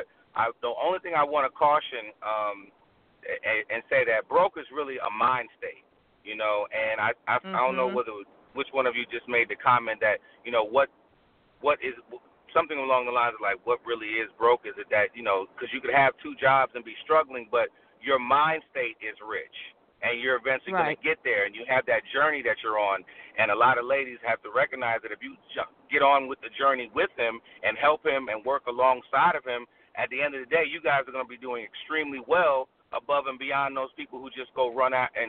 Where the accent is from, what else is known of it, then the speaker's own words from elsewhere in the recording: New Jersey, United States; now in South Carolina, United States; Yeah, they everywhere though. I'm from Jersey.